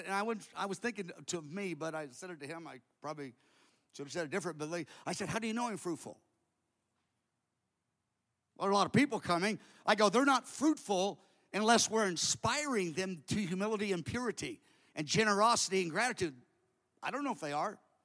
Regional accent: United States; And I'm an American in the 21st century. Growing is what we do.

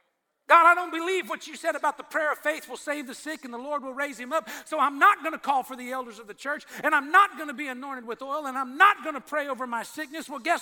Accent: Texas, United States; Where I grew up in Texas, if you had the courage to call somebody a liar

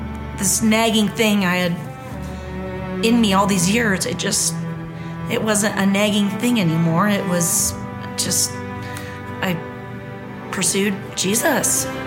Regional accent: Michigan, United States; I was growing up in Michigan with a single mom.

